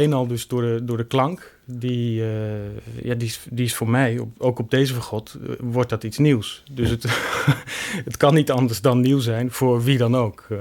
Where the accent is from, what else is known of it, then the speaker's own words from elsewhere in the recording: Groningen, Netherlands; Ik kom ook uit Groningen, dat zou ik eigenlijk niet meer moeten toevoegen.